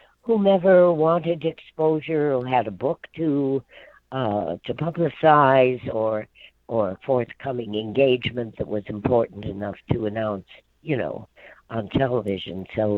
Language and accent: English; Bismarck, North Dakota, United States; No, I'm from Bismarck, North Dakota, a country girl, and we didn't entice anybody but the cattle.